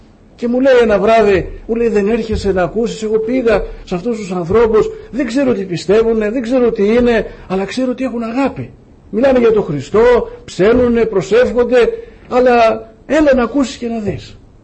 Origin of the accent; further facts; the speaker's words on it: Greece; born there; Ευχαριστούμε τον Κύριο που γεννηθήκαμε στην Ελλάδα, γι' αυτό αγαπάμε την Ελλάδα. Γι' αυτό αγαπάμε αυτόν τον τόπο, αδελφοί, την πατρίδα μας.